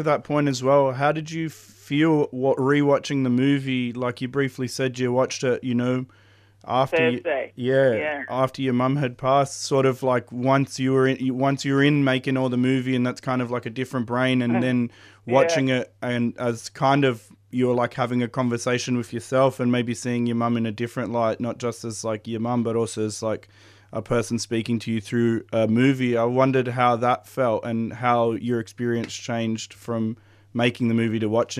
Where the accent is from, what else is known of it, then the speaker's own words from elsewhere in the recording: Italy; I mean, I'm from Italy, so the traditional way of caring for the elderly is this intergenerational link.